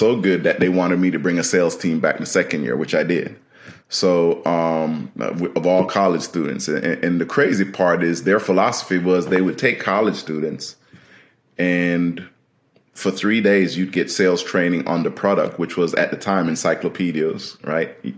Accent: Jamaica; also born or lived in England; I was born in England and to Jamaican parents, and then grew up in Jamaica. So I spent about from 3 to 14 in Jamaica.

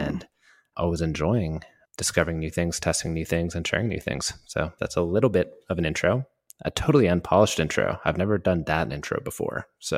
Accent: Canada; And I'm super Canadian and didn't want to correct people, so that became a thing.

